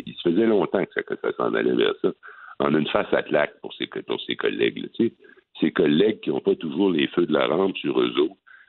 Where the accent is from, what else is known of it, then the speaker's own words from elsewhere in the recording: Quebec, Canada; On boycotte Rona parce que nous, on est du Québec.